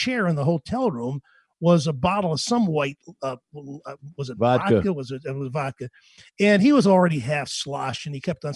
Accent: New York, United States; although I wasn't a Yankee fan growing up in New York, either a National and American League fan, I was a National League fan.

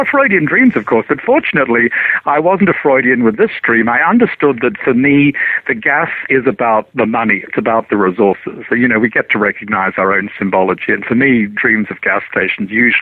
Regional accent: Australia; now in United States; I grew up in Australia. Australia does not have bears.

